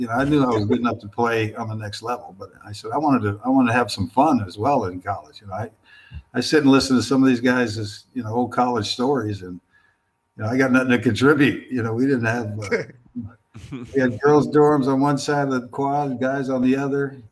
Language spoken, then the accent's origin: English; San Jose, California, United States; also born or lived in Utah; I grew up in San Jose, and, I played in a little bit of snow my last 2 years of high school up in Utah, but I'd never skied.